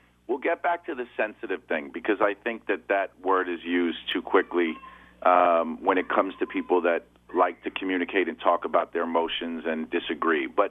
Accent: New York, United States; And I would be in the right rooms with the right players growing up in New York

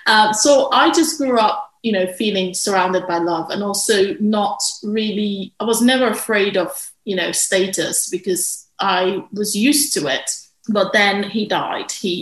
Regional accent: Nigeria; The first 10 years of my life, or 9 and a half, were wonderful

